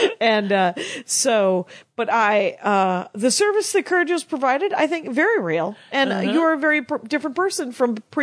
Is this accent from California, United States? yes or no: yes; Los Angeles, California, United States; now in Iceland; Oh, that we're from Los Angeles. We know that when you've rescued